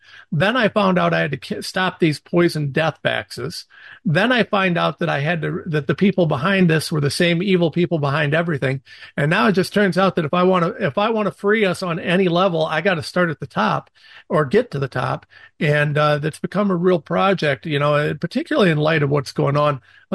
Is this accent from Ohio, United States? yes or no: yes; Old Town, Ohio, United States; You know, so I'm a nobody from Old Town, Ohio. I live in the same office, the same place, the same stuff as I was when we started.